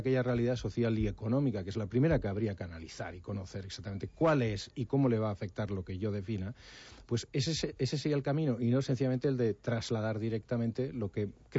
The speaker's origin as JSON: {"language": "Spanish", "region": "Catalonia", "country": "Spain", "said": "Si yo pienso en mi tierra, en Cataluña"}